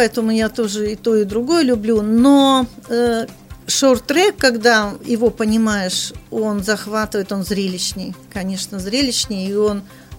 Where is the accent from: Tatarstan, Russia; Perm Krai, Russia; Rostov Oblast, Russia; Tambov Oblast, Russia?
Tambov Oblast, Russia; Tambov; Ой, я сама из Тамбова.